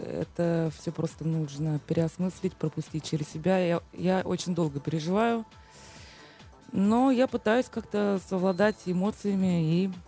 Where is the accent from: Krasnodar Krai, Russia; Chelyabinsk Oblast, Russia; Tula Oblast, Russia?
Tula Oblast, Russia; Tula; now in Moscow, Russia; родилась в Туле, закончила музыкальное училище как дирижер народного хора. Потом я поступила в Москву, переехала в Москву в Институт Ипполитова Иванова, тоже на отделение народный вокал.